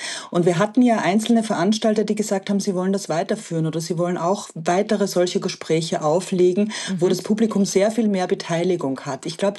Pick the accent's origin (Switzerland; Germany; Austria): Austria; Ich bin ja auch Österreicherin und stehe in einer gewissen Weise dazwischen.